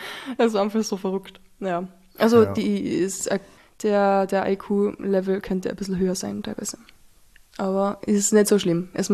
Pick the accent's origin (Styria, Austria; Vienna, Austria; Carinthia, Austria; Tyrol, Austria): Carinthia, Austria; aber ich komme aus Kärnten, ist eh schon zu spät.